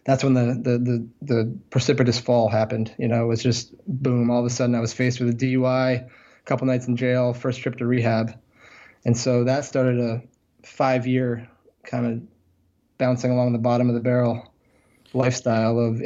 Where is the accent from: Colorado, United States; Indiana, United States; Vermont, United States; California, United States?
Vermont, United States; I'm from Vermont, so I'm also from the Northeast.